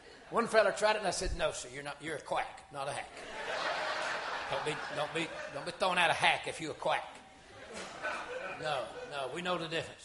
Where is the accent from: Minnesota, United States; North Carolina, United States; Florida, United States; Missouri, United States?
Missouri, United States; also born or lived in Georgia; My daddy pastored in Missouri. We're from Georgia. Clarify. Dad pastored in Missouri, and I was a little boy. In the middle, it was the 70s, but we lived in the 50s.